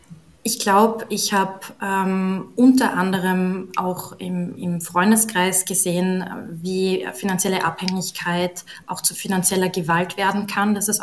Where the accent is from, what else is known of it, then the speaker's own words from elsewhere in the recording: Salzburg, Austria; born there; moved away as an adult; now in Vienna, Austria; ich bin gebürtige Salzburgerin, für alle, die aus Westösterreich zuhören, Shoutout. und bin dann nach Wien gegangen zum Studieren